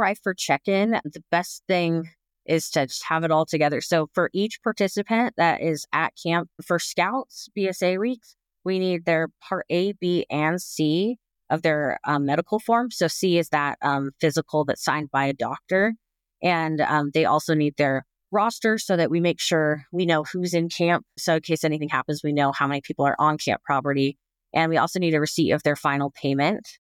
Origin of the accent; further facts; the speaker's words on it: Utah, United States; So, like I said, I grew up here in Utah